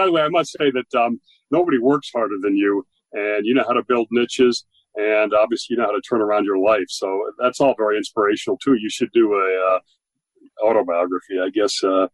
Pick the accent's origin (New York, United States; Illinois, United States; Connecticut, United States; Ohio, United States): Connecticut, United States; Greenwich; I'm from Greenwich, and the Greenwich station had a need.